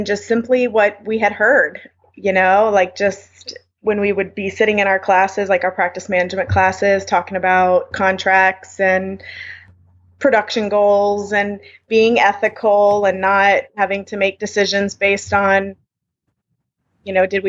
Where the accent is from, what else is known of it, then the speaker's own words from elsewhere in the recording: Fort Myers, Florida, United States; No, I grew up in Fort Myers, which is near Port Charlotte.